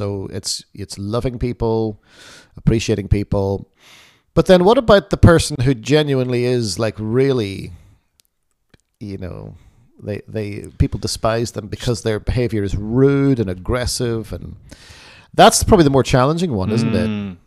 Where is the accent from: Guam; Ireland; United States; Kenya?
Ireland; I find that one really tough because I'm Irish and I love a good fight.